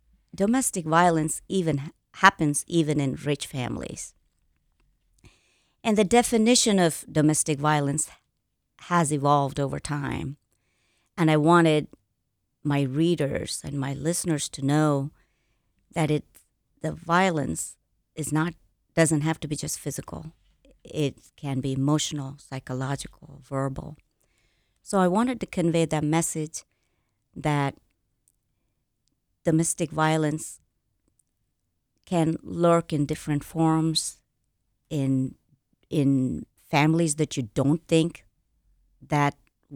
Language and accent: English; India; I mean, I'm Indian and his parents were Indian.